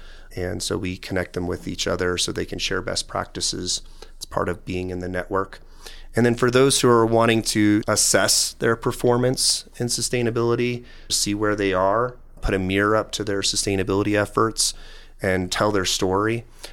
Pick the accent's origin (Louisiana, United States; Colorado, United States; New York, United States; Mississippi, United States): Colorado, United States; I'm born and raised in Colorado. I've lived in communities all over the state, including Aurora, Greeley, Grand Junction, and Colorado Springs.